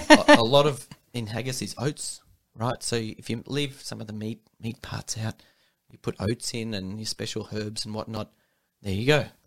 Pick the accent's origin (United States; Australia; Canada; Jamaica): Australia; So I'm Australian born and bred and all that jazz.